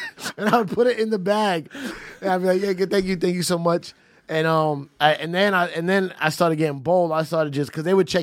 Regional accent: Bronx, New York, United States; also born or lived in Long Island; I went to high school in Long Island. I'm from the Bronx, but I went to high school in Long Island.

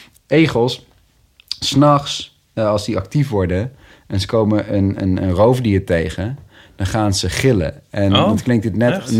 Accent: Nijmegen, Gelderland, Netherlands; Opgegroeid in Nijmegen, ja. in de buitenwijk van Nijmegen. Ook wel een groene wijk.

